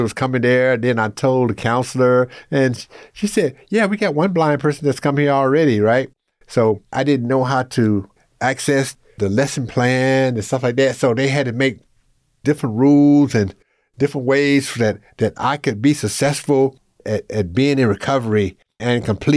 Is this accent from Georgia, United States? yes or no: yes; Georgia, United States; Okay, first of all, growing up in Southwest Georgia, mm-hmm. dealing with mental health